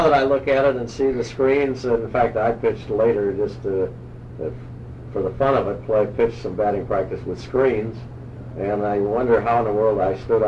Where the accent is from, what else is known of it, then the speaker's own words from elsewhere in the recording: Overland, Missouri, United States; born there; Yes, I was born in Overland, Missouri.